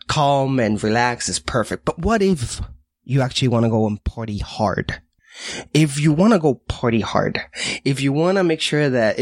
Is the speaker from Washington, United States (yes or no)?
yes; Washington, United States; I'm from Washington State, so I have to do the obligatory ask, can you smoke it?